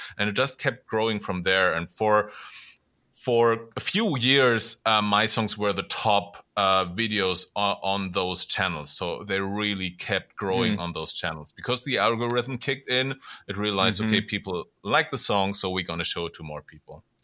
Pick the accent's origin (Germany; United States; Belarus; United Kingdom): Germany; English is a second language; I moved back to Germany from Los Angeles, and I was almost about like sort of quitting the music business. So I moved into a small village south of my hometown